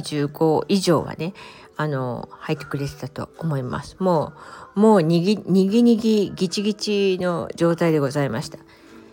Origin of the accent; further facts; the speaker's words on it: Osaka, Japan; 私一応ねその大阪ってアメちゃん文化じゃないですか、だからこっちに来た時に